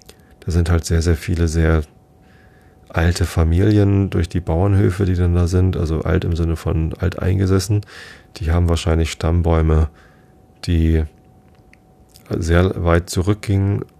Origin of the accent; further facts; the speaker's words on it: Wisted, Lower Saxony, Germany; ich bin in Wisted aufgewachsen, Samtgemeinde Tostedt